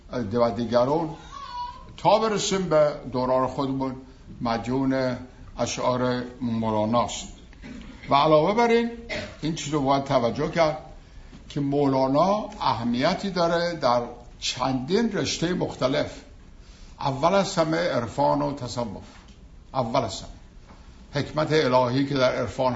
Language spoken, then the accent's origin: Persian; Tehran, Tehran Province, Iran; moved away as an adult; now in Chicago, United States; از 1966 از تهران اومدم، خیلی سال پیش، 50 سال پیش.